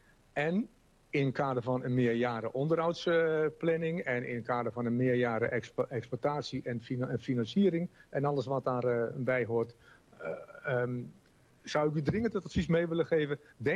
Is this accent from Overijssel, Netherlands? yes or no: yes; Wijhe, Overijssel, Netherlands; born there; Het dorp waar ik geboren ben, Weijen, maakt onderdeel uit van de gemeente Olst Weijen.